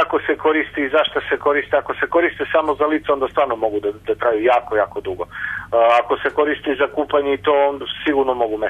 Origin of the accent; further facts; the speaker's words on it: Zaječar, Southern and Eastern Serbia, Serbia; Evo, recimo, ja sam iz Zaječara.